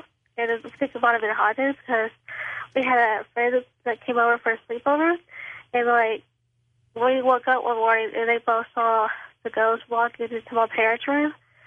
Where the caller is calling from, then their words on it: Tupelo, Mississippi, United States; from Tupelo, Mississippi.